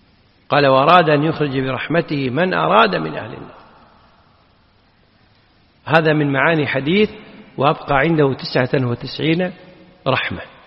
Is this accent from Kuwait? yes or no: yes; Kuwait; شوك السعدان معروفة عندنا في الكويت بالبر